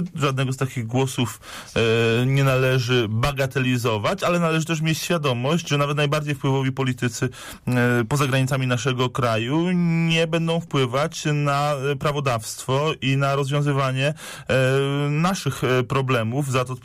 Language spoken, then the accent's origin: Polish; Poznań, Greater Poland Voivodeship, Poland; jako wielkopolanin, poznaniak.